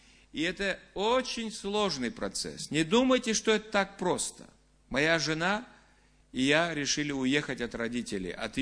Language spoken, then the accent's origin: Russian; Estonia; Я вырос не в деревне, я вырос в городе, я вырос в Эстонии, совсем недалеко от Санкт-Петербурга.